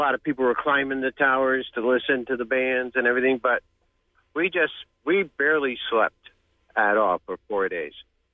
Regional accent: Connecticut, United States; I got articles from the New Haven Register because I grew up in Connecticut.

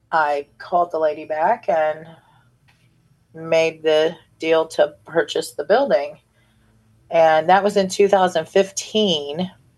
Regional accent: Ohio, United States; I was raised in Van Wert County. My parents split up when I was young, and then I was raised in Van Wert County, which is the next county over.

